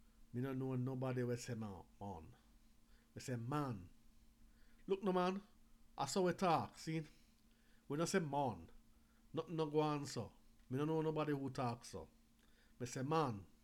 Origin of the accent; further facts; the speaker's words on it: Kingston, Jamaica; I am going to be 38 this week. Where am I from? I'm from Kingston, Jamaica, and I still live here.